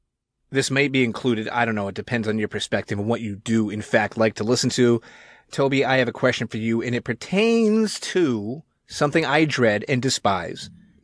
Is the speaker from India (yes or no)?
no; New England, United States; I happen to be a transplant in your fine state of Texas, and I'm originally from New England